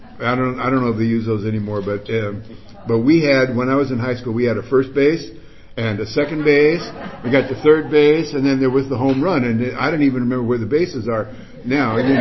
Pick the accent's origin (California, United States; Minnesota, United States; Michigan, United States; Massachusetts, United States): California, United States; I moved from Orange County, where I grew up to Hollywood